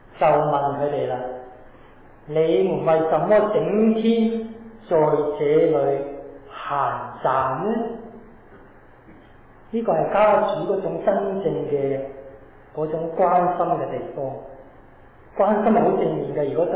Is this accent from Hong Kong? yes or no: yes; Hong Kong; 我哋香港人有句说话，人搵工，工搵人